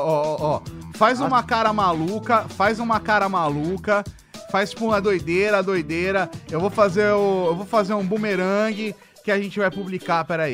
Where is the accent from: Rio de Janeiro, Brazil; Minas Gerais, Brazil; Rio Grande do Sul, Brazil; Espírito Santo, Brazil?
Minas Gerais, Brazil; Barbacena; Quando era jovem em Barbacena, eu...